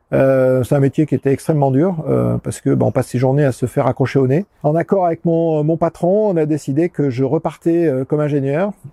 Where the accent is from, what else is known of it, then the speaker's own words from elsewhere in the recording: Southern France, France; born there; also born or lived in Canada; Je suis né dans le sud de la France, là où j'habite maintenant. Donc je suis revenu après avoir quitté cette région pendant beaucoup d'années.